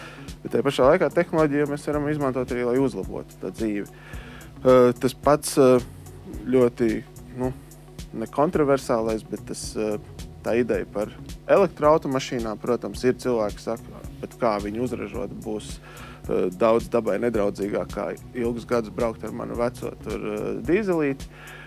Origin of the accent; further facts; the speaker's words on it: Riga, Latvia; tā kā es kā rīdzinieks